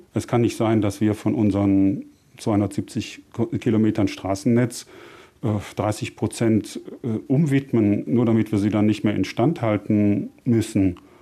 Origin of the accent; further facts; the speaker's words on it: Cologne, North Rhine-Westphalia, Germany; born there; Ich bin 59 Jahre alt, bin gebürtig aus Köln, wohne seit 25 Jahren im Oberbergischen